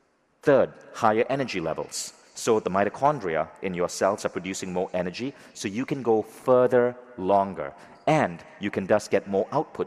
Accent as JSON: {"language": "English", "country": "Malaysia", "tie": "born or raised there", "said": "So I grew up in Malaysia. There's like water and ocean everywhere."}